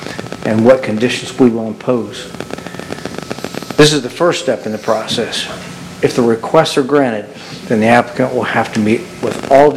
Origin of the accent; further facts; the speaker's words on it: Bethany Beach, Delaware, United States; I was born and raised in Bethany Beach and still live in that coastal area today.